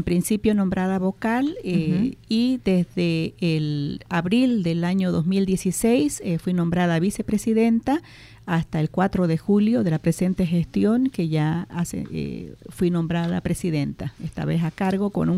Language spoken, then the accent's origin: Spanish; Santa Cruz, Bolivia; nosotros como cruceños tenemos otra idiosincrasia, otra forma de trabajo